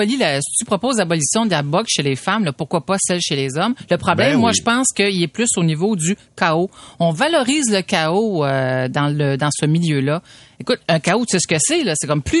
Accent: Quebec, Canada; dans ma région d'origine, Gaspésie, il y en avait.

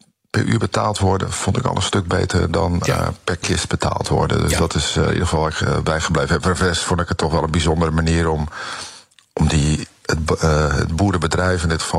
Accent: Alkmaar, North Holland, Netherlands; Ik ben opgegroeid in Alkmaar.

